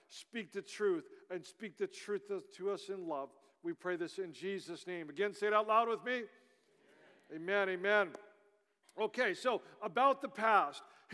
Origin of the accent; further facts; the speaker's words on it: Los Angeles, California, United States; So listen, I didn't grow up here. As many of you know, I grew up down in Los Angeles.